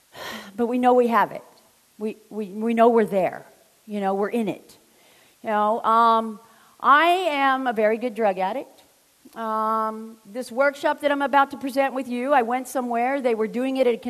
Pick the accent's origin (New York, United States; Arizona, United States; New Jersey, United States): Arizona, United States; Phoenix; I'm a junkie from the South Phoenix, you know, I'm used to living on the streets